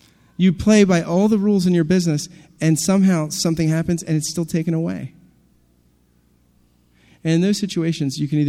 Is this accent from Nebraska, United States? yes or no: no; New Jersey, United States; We're both from Jersey